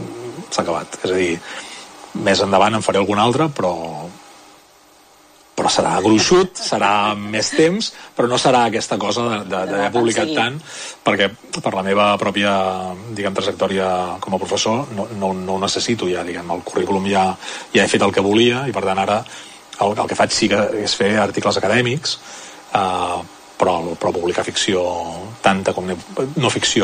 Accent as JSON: {"language": "Catalan", "town": "Manresa", "region": "Catalonia", "country": "Spain", "said": "jo soc un manresà de pro"}